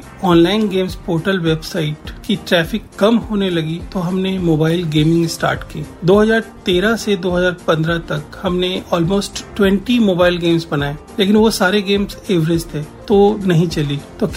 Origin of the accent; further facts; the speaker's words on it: Patna, Bihar, India; मैं ओरिजिनली पटना से हूँ।